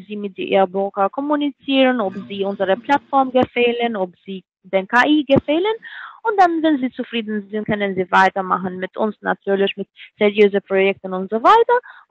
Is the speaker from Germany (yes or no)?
no; Toronto, Ontario, Canada; German is a second language; Ich komme aus Toronto, Ontario.